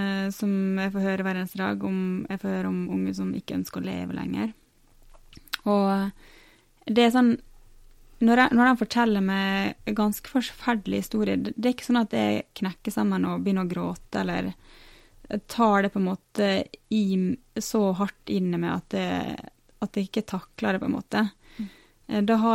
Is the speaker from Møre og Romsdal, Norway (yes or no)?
yes; Ålesund, Møre og Romsdal, Norway